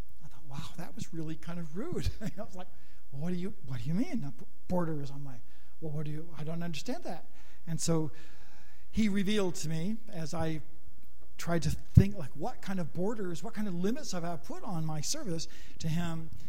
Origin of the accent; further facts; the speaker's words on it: Canada; also born or lived in France; My time growing up in Canada, many, many people are born and raised and live their whole lives there in the same place.